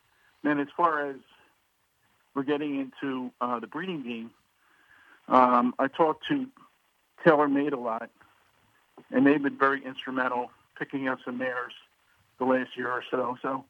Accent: Philadelphia, Pennsylvania, United States; you know, I grew up in Northeast Philly, and I was a fan of horse racing.

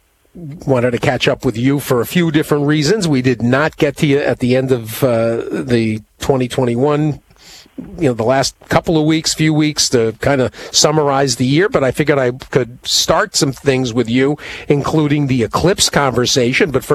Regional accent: Manchester, Connecticut, United States; the tree from one of the early years when they first started putting it from my hometown, from Manchester, Connecticut.

